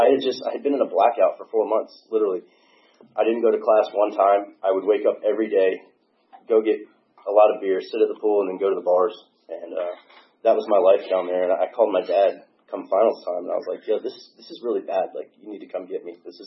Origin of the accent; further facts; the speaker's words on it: Alpharetta, Georgia, United States; I got a younger brother, younger sister. We grew up in Alpharetta.